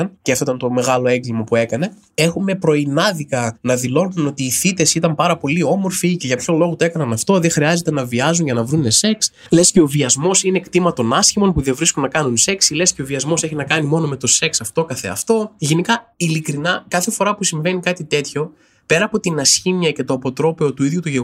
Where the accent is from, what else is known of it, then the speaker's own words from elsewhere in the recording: Trikala, Thessaly, Greece; moved away; επειδή έχω καταγωγή από τα Τρίκαλα, είμαι κάποιο είδους εκπρόσωπος της πόλης